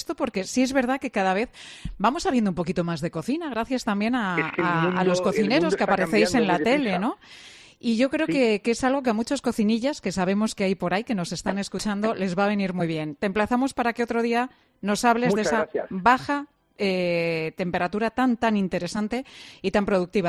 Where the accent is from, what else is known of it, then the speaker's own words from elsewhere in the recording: Spain; ¿cómo somos los españoles?